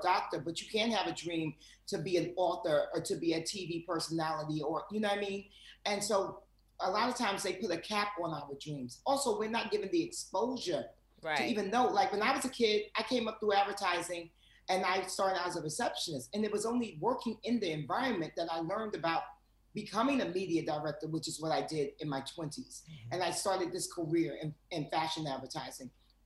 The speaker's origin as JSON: {"language": "English", "town": "Harlem", "region": "New York", "country": "United States", "said": "I would tell them Harlem, not Manhattan. You know what I mean? I would tell them Harlem."}